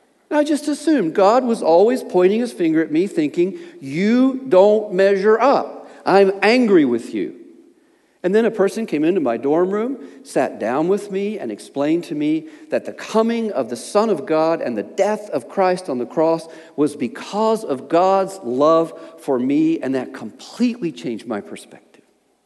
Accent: Appalachia, United States; See, I grew up in Appalachia in a rural environment, and everywhere I went, people were shouting

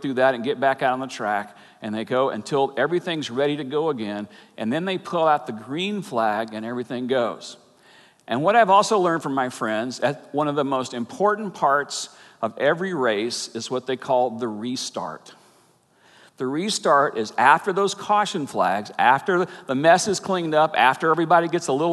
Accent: the South, United States; Now, most of you know I grew up in the South.

